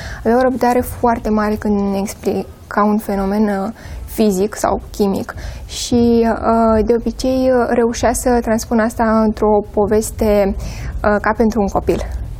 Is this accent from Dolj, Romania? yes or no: yes; Dăbuleni, Dolj, Romania; până la vârsta de 10 ani am fost crescută de bunici în Dăbuleni.